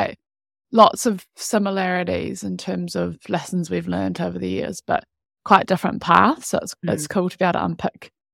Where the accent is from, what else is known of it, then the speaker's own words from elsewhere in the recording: United Kingdom; now in New Zealand; Grew up in the UK, which you can maybe tell through the accent. Sometimes people pick it up and think that I'm from Invercargill, but I'm actually from the UK. So born and bred there. Mum and dad moved us over to New Zealand back in 2002